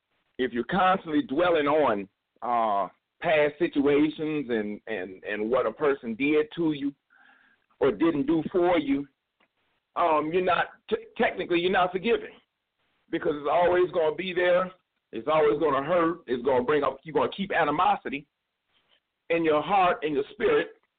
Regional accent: Detroit, Michigan, United States; I'm from Detroit. I'm right now being in Detroit.

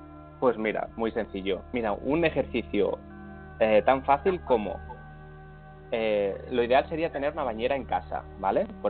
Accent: Balearic Islands, Spain; Yo es que soy de Menorca y allí el tema del agua es muy simbólico siempre

